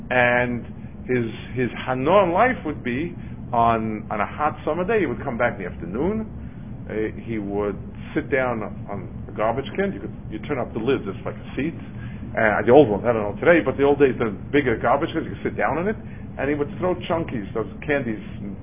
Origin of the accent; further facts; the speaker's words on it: New York City, New York, United States; I remember I grew up in Lower East Side